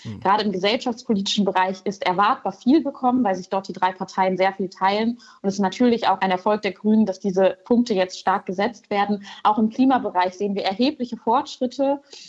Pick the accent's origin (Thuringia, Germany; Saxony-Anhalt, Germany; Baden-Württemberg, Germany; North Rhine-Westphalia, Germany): North Rhine-Westphalia, Germany; Ich komme aus dem Ruhrgebiet. Ich weiß, wie das aussieht, wenn so ein Strukturwandel nicht funktioniert.